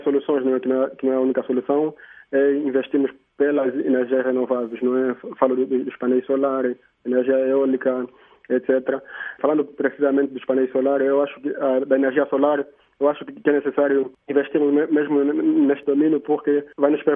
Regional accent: Luanda, Angola; now in France; Eu sou natural de Luanda, do bairro Rocha Pinto, do município da Maianga. E nesse momento sou estudante aqui em França.

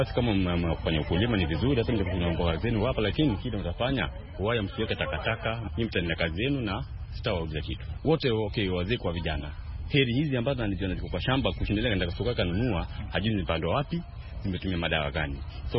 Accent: Kisii County, Kenya; natoka kaunti ya Kisii, na mimi ni mkazi wapo mpaka kwa miaka mingi.

